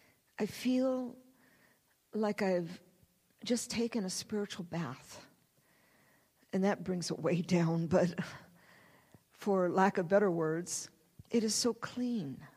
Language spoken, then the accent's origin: English; Michigan, United States; I was born and raised in Michigan, and I know sometimes in the heart of the winter when we would have rain, then snow